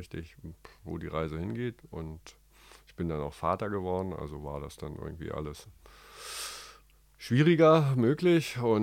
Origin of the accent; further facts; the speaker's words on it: East Germany, Germany; moved away as an adult; also born or lived in Netherlands; ich komme ja aus dem Osten und bin dann eigentlich relativ spät hier gelandet, arbeitstechnisch, weil es halt bei mir zu Hause nicht mehr so richtig geklappt hat.